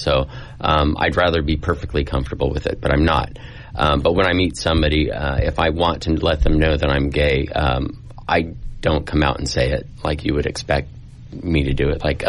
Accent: California, United States; Well, I grew up on the Central Coast.

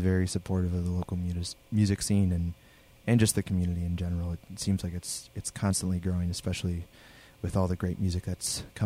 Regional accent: Minneapolis, Minnesota, United States; now in Eau Claire, United States; Yeah, I'm from Minneapolis.

